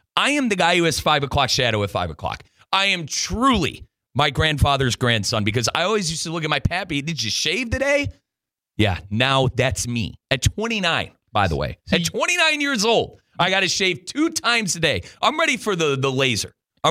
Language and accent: English; Cleveland, Ohio, United States; Folks, I'm from Cleveland